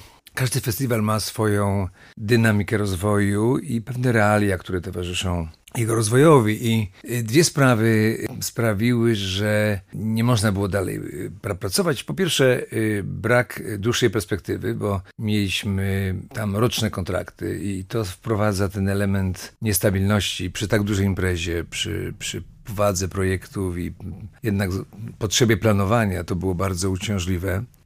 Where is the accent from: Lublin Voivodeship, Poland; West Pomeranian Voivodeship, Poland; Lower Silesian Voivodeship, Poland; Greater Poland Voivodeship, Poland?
Greater Poland Voivodeship, Poland; Konin; Ja wychowywałem się w Koninie, gdzie mój dziadek osiadł